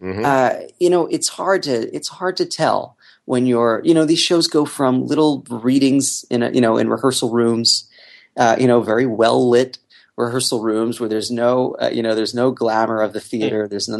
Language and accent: English; Philadelphia, Pennsylvania, United States; No, but I am in fact from Philadelphia.